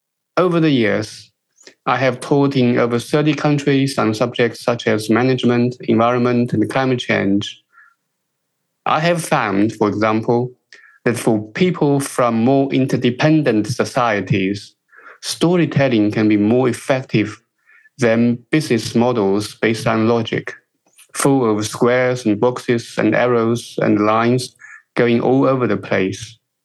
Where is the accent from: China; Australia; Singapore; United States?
China; English is a second language; now in United Kingdom; I grew up in China, a developing country, and made the transition to living and working in the UK.